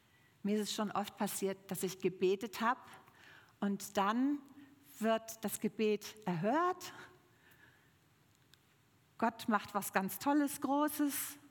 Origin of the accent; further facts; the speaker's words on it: Hamburg, Germany; ich überhaupt im Fichtelgebirge bleiben soll, nachdem mein Mann verstorben war, oder wegziehen, in meine Heimatstadt Hamburg zurückkehren.